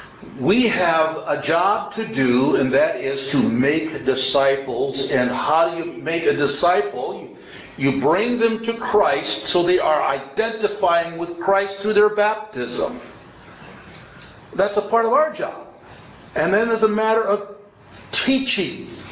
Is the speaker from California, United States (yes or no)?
yes; Artesia, California, United States; born there; I was born in Artesia, California. My folks are Dutch dairy farmers